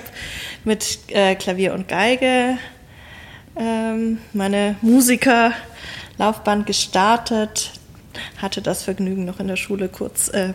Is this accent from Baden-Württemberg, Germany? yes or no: yes; Stuttgart, Baden-Württemberg, Germany; Also, ich komme aus Stuttgart, kann aber kein Schwäbisch, weil mein Vater aus Hannover kommt und meine Mutter aus Japan. Meine Eltern wohnen inzwischen auch nicht mehr in Stuttgart